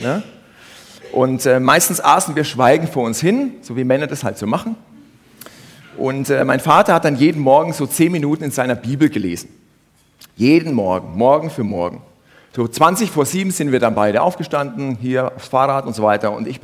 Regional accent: Uffenheim, Bavaria, Germany; Wer kennt Uffenheim? Wow, es sind doch 5 Leute. Das ist toll. Liegt also in Mittelfranken.

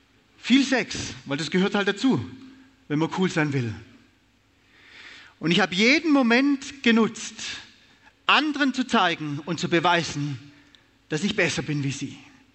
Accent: Baden-Württemberg, Germany; Ich bin ja aus Hohenlohe, die schaffen fast noch mehr wie die Schwaben.

